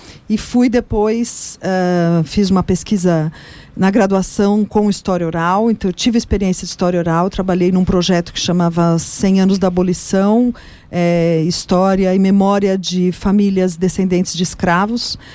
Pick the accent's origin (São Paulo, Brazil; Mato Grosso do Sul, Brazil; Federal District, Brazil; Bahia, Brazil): São Paulo, Brazil; eu também optei por morar em São Paulo porque eu tinha parentes que podiam me acolher aqui, porque eu não sou de São Paulo, sou do interior.